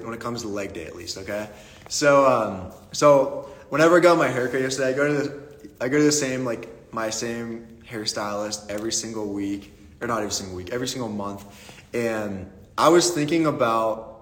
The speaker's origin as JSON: {"language": "English", "town": "Pittsburgh", "region": "Pennsylvania", "country": "United States", "said": "So like I said … I'm from Pittsburgh, and I just got my haircut yesterday."}